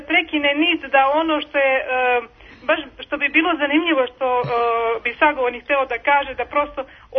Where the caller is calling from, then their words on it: Belgrade, Serbia; Ja sam iz Beograda.